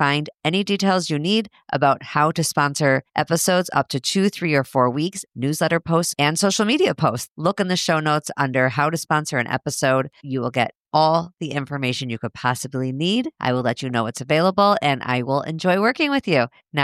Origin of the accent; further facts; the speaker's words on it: Highland Park, Illinois, United States; now in Minneapolis, United States; Well, I guess my hometown is Minneapolis now. I've lived in Minneapolis for 25 years. But when I say hometown in that sense, I mean the place I grew up, which was Highland Park, Illinois.